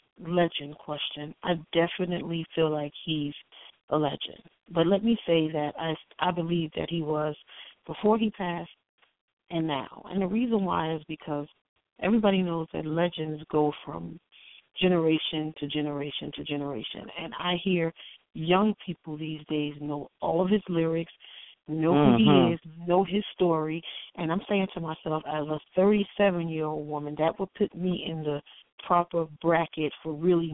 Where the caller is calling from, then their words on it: New Jersey, United States; Hey, it's … calling from North New Jersey.